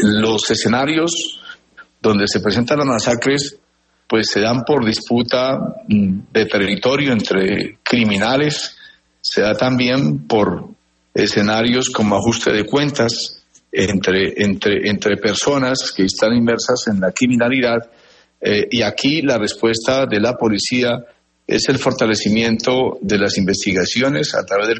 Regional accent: Colombia; Todavía tenemos como colombianos mucho que aportar y dar en materia de convivencia y seguridad

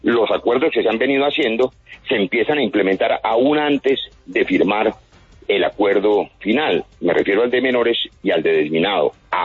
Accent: Colombia

